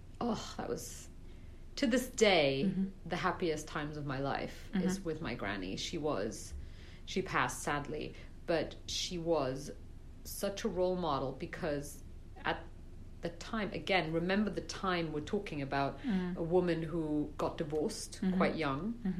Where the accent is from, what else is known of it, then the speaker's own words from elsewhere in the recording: Belgium; So I was living in Brussels. Okay. I grew up in Belgium.